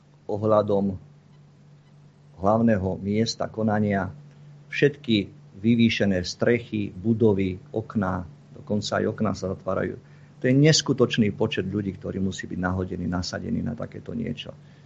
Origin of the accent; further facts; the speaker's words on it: central Slovakia, Slovakia; Pozdravujem aj Nora na Stredné Slovensko, odkiaľ pochádzam.